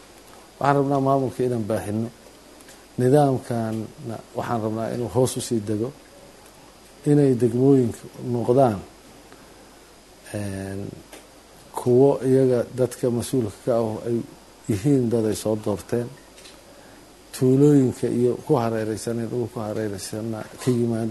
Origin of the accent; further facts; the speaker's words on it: Beledweyne, Hiran, Somalia; beledweyne? Aniga waa magaaladeydii, waana magaalo aan aada u jeclahay